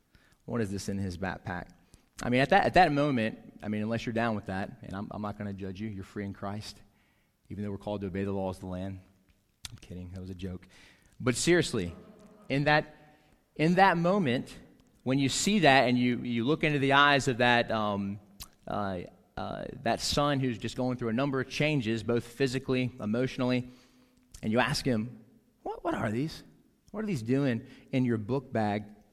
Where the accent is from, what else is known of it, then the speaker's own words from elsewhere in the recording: United States; because I'm an American, I love this land